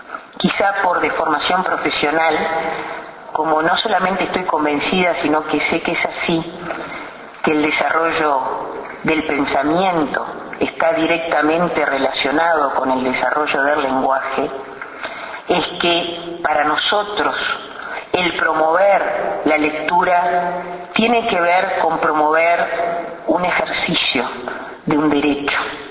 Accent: Uruguay; lo que somos los uruguayos y las uruguayas

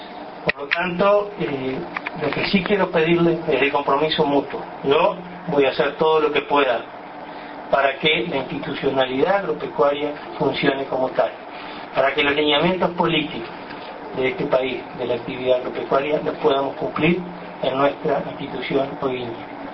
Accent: Uruguay; tenemos como uruguayos que somos de llegar a acuerdos

